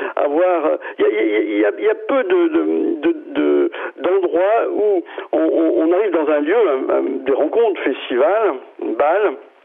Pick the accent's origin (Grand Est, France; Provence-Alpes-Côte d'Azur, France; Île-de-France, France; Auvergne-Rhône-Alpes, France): Auvergne-Rhône-Alpes, France; Gentine; Quand j'étais jeune, j'étais footballeur à Gentine, mon village près de Moulins.